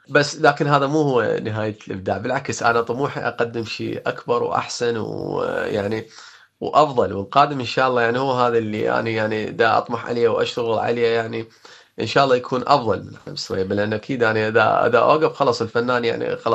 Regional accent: Iraq; في ظروف للعمل هناك عندنا في العراق،

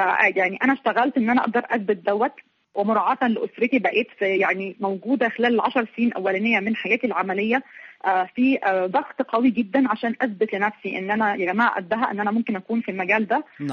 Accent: Egypt; دي عندنا في مصر استراتيجية لتمكين المرأة

